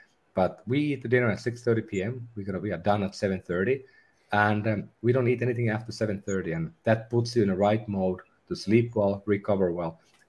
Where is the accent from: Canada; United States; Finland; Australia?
Finland; English is a second language; And I'm from Finland.